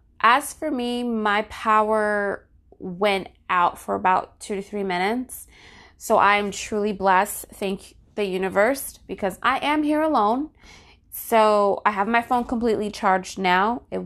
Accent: New Jersey, United States; In my home state, New Jersey, Governor Murphy issued a state of emergency

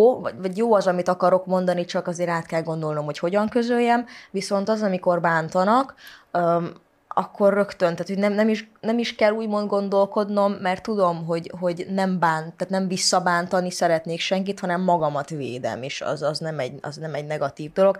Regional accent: Transylvania, Romania; Én erdélyi vagyok. Én valahogy, én nem tudom magyarnak nevezni magam, de román sem vagyok. Tehát a szüleim azok magyar, tehát magyarnak neveltek, magyarul beszélgetünk. Van rokonom, aki viszont román

